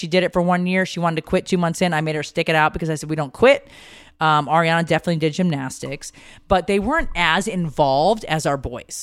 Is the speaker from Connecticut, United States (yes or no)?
yes; Connecticut, United States; I grew up in Connecticut.